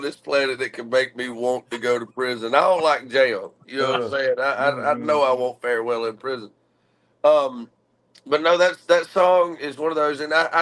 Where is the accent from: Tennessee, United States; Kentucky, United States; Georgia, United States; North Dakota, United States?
Georgia, United States; I'm from Georgia, and we don't play all that.